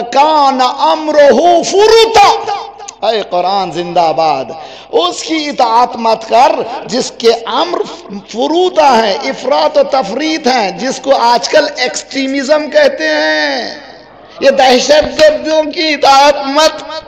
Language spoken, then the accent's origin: Urdu; Canada; میں کینیڈا سے ہوں